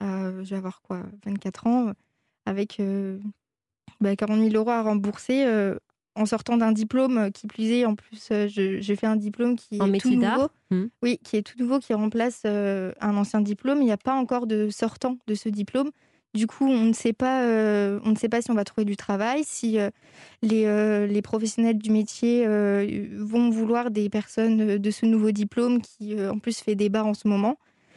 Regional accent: Marseille, Provence-Alpes-Côte d'Azur, France; moved away as an adult; il y a 2 ans, j'ai fait des études à Paris, donc j'avais 18 ans. Mmh. Je suis partie de chez moi, de Marseille, dans une nouvelle ville, en quittant mes parents.

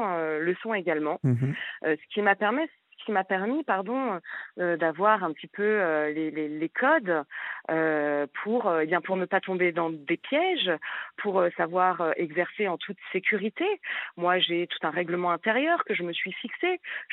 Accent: Lyon, Auvergne-Rhône-Alpes, France; je suis lyonnaise, donc j'ai tapé escorte Lyon

